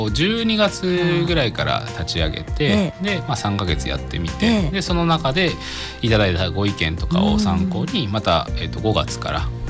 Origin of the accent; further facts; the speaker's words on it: Higashihiroshima, Hiroshima, Japan; 東広島から来た私にはありまして